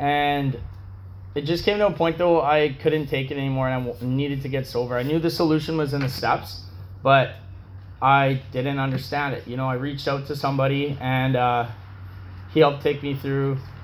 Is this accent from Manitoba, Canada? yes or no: no; Calgary, Alberta, Canada; You know, I came from Calgary